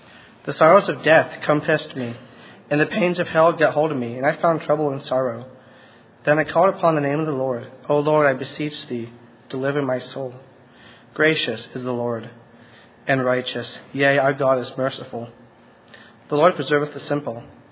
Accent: Narbonne, Pennsylvania, United States; from Narbonne, PA.

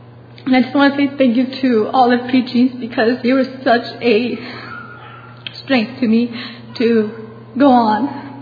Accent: California, United States; from California

